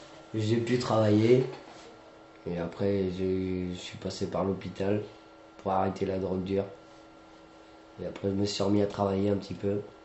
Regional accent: Saint-Nazaire, Pays de la Loire, France; born there; j'ai 24 ans, je suis né à Saint-Nazaire

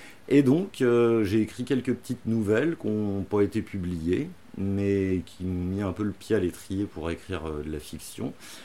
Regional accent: Nantes, Pays de la Loire, France; Oui, alors je suis un Nantais de 40 ans tout juste.

